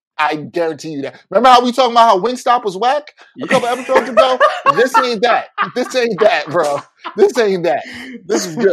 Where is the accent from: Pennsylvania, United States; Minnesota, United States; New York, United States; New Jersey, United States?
New York, United States; Brooklyn; I'm from East Flatbush, Brooklyn, where this restaurant that Greg is talking about is from.